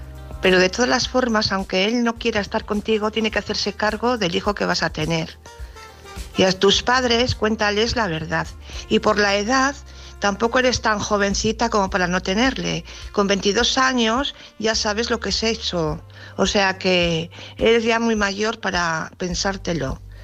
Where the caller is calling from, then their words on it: Valladolid, Castile and León, Spain; de Valladolid.